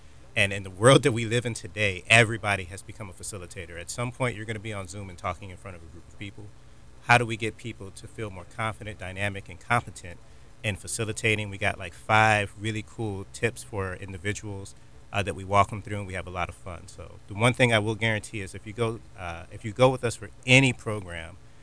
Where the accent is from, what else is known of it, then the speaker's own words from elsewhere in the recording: Florida, United States; Yes, so I came back to Brevard a few years ago. I grew up here in Brevard County.